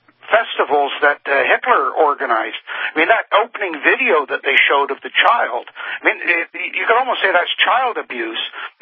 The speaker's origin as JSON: {"language": "English", "country": "Canada", "said": "I know that as a Canadian. I hear it up here. And I know because I've got family in England"}